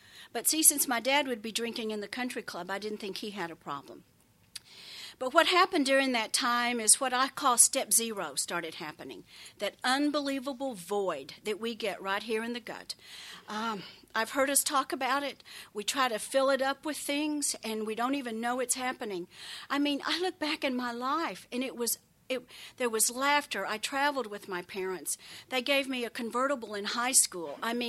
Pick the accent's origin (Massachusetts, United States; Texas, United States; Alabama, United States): Texas, United States; I'm an only child. I grew up in West Texas. I graduated from high school in 1964.